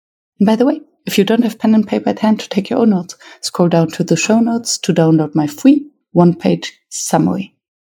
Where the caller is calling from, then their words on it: Australia; I'm joining today from Australia.